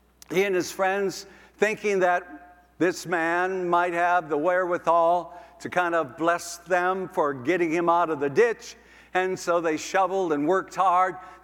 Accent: Sisseton, South Dakota, United States; I was thinking yesterday of how in my hometown, we have the courthouse where the county seat in Sisseton, South Dakota.

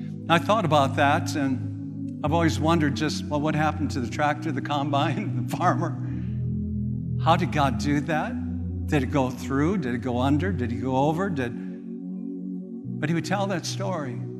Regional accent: South Dakota, United States; One day I was traveling between Minneapolis and in my hometown of South Dakota.

